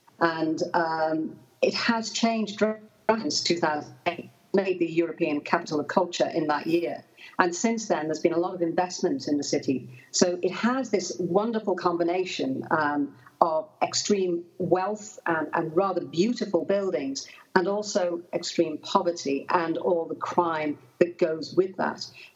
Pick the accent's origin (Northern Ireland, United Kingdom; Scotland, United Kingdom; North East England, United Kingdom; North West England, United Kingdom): North West England, United Kingdom; Liverpool; I was actually born and brought up in Liverpool, and I quite understand that kind of frozen in time element.